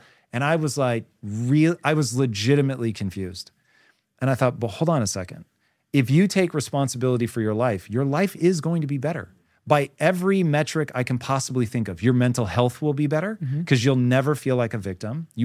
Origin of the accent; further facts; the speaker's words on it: Washington, United States; So I come from Washington State. They have something called McKinney-Vento.